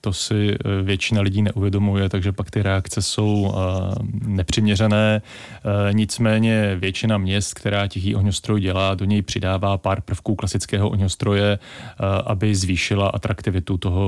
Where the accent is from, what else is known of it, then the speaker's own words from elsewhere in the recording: Trutnov, Hradec Králové Region, Czechia; No, narodil jsem se v Trutnově.